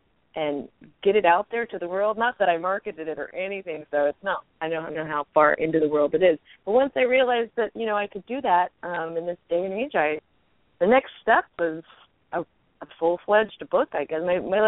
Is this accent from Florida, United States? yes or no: yes; Florida, United States; also born or lived in Oklahoma City; I guess I kind of come from Florida, if anybody comes from Florida. But actually, I was born in Oklahoma City.